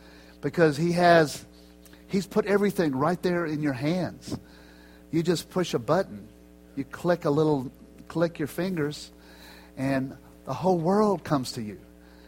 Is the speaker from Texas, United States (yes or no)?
yes; Houston, Texas, United States; When I grew up in Houston, Texas, and I had my little transistor radio listening to the Houston Astros all the time.